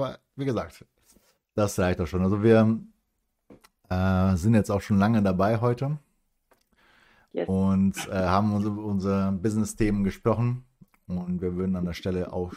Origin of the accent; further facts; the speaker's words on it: Southern Brazil, Brazil; Wo ich herkomme, aus Südbrasilien, waren jetzt 4 Überschwemmungen innerhalb von 1,5 Monaten.